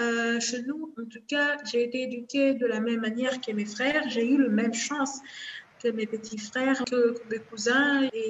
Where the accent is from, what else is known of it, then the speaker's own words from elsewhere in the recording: DR Congo; now in Kinshasa, Democratic Republic of the Congo; moi je viens de l'Est de la République démocratique du Congo et je suis présentement à Kinshasa dans la capitale.